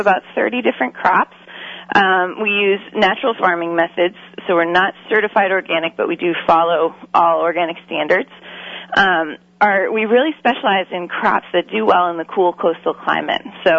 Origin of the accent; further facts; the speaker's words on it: Boston, Massachusetts, United States; moved away; also born or lived in Oregon; I grew up in the Boston area and moved to Oregon in 2003 to the Eugene area